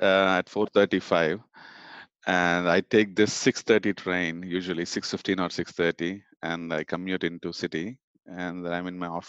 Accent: Chennai, Tamil Nadu, India; moved away as an adult; now in United States; I grew up in India in a town called, or a city called Chennai.

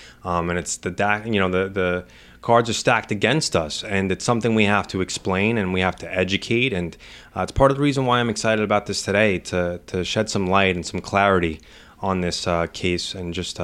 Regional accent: Farmingdale, New York, United States; I was born and raised in Farmingdale, Daler. I currently live in Massapequa with my wonderful wife

